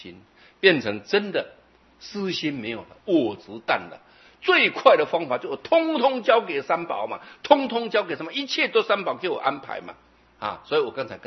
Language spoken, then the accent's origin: Chinese; Taiwan; 那我们台湾人比较聪明了